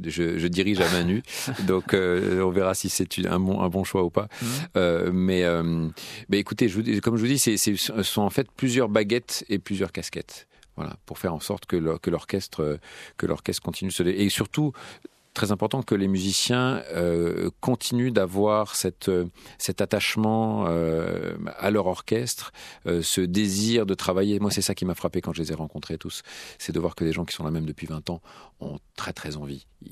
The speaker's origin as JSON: {"language": "French", "town": "Paris", "region": "Île-de-France", "country": "France", "lives_now": "Belgium", "said": "quand on vient de Paris, ça fait un bien fou"}